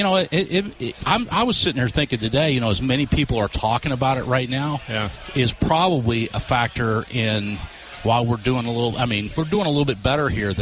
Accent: Canada; I grew up playing hockey in Canada

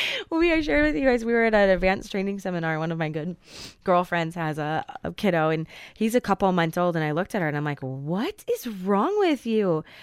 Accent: Chicago, Illinois, United States; I'm from Chicago.

